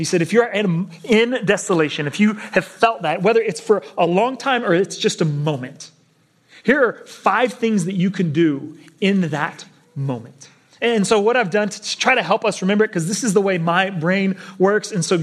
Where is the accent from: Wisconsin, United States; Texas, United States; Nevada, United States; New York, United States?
Texas, United States; You know, I grew up in Texas where it's dry and arid.